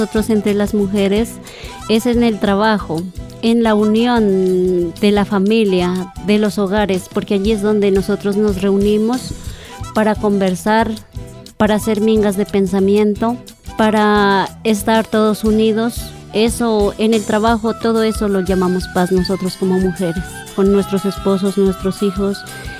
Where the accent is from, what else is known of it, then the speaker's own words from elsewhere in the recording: Cumbal, Nariño, Colombia; vengo del resguardo del Gran Cumbal.